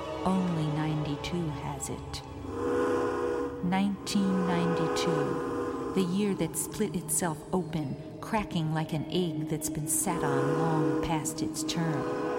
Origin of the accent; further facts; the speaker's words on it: United States; born there; I was born in America in the middle of the 20th century, into the first generation to grow up with the bomb and TV